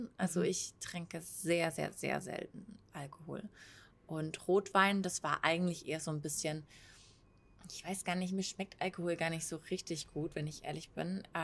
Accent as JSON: {"language": "German", "town": "Cloppenburg", "region": "Lower Saxony", "country": "Germany", "tie": "born or raised there", "said": "meine Heimat hat einen bestimmten Geruch, da riecht es für mich eigentlich immer so nach frischer Wiese, so wo es gerade geregnet hat, weil es in Norddeutschland ist, da regnet es einfach."}